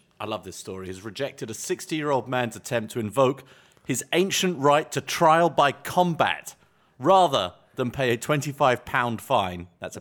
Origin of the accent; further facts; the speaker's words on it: England, United Kingdom; certainly the linens we grew up with in England